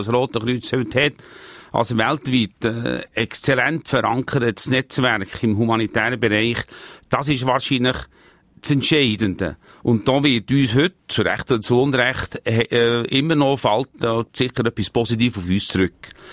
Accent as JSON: {"language": "German", "country": "Switzerland", "said": "als Schweizer"}